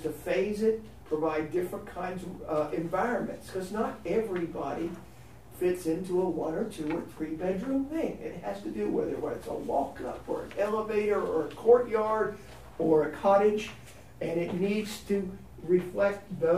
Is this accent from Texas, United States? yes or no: yes; Texas, United States; born there; I was born in Texas.